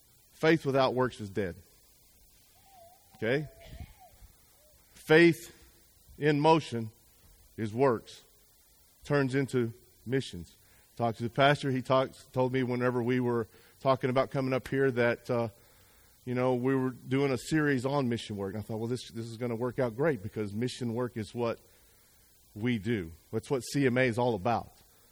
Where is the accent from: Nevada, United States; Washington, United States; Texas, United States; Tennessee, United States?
Texas, United States; Arlington; I got a frantic phone call from a buddy of mine who I grew up with here in Arlington, Texas.